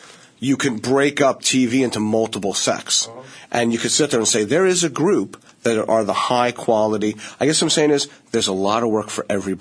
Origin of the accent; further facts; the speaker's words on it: Arizona, United States; Look, I came from Arizona. My parents did draperies.